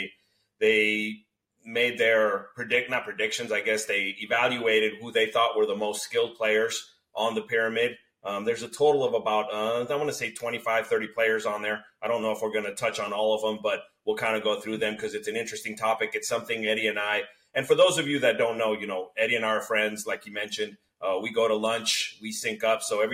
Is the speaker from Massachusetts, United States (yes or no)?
no; San Francisco, California, United States; We're both born and raised in San Francisco.